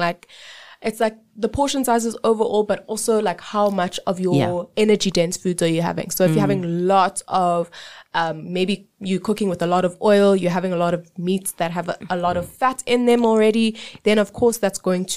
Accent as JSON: {"language": "English", "country": "South Africa", "said": "You can still eat the foods that you enjoy culturally as a South African, as an African, and still still lose weight."}